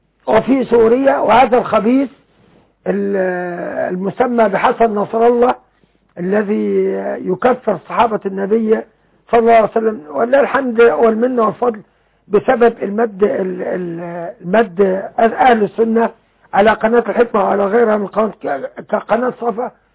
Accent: Beni Suef Governorate, Egypt; سيدنا واحد متقدم للانتخابات على صفوف بعض الجهات الإسلامية عندنا في بني سويف

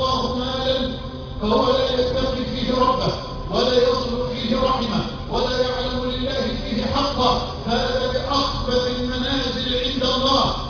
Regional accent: Egypt

